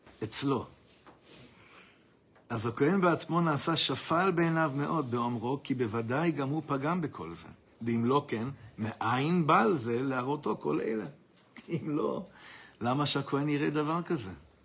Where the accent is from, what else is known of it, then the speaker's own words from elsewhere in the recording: Ra'anana, Central District, Israel; אני גדלתי ברעננה.